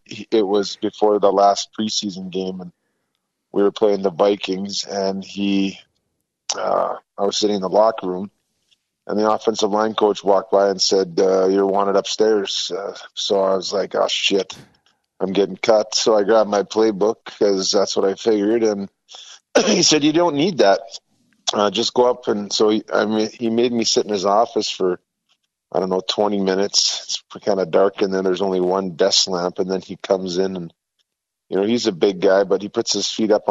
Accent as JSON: {"language": "English", "town": "Thunder Bay", "region": "Ontario", "country": "Canada", "moved": "yes", "lives_now": "United States", "said": "Well, you already said I'm from Thunder Bay, but I've been in the States, an American citizen longer than I was in Canada."}